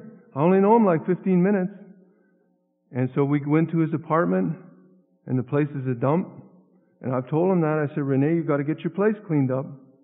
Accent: Ontario, Canada; I grew up in Northern Ontario

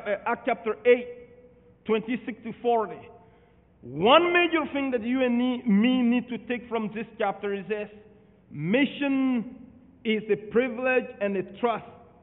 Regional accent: Mali; born there; English is a second language; moved away as an adult; also born or lived in Senegal; I was born in Mali, but at a certain time

